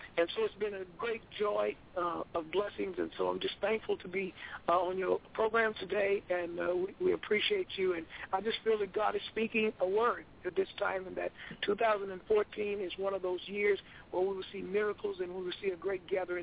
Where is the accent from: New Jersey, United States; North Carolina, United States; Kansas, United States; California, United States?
North Carolina, United States; coming back to my home church where I grew up in the country and in the farm in North Carolina, now near Greensboro, North Carolina.